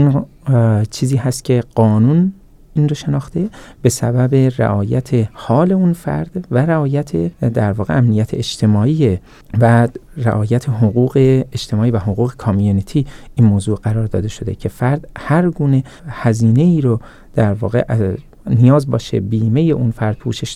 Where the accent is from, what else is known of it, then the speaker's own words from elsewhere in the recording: Iran; first language fa; now in New Zealand; چون من خودم ایرانی هستم، فارسی زبانم